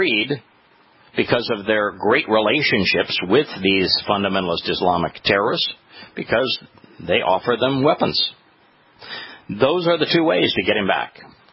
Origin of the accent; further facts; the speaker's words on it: United States; It can be paid by cash, which, as an American, our government won't allow.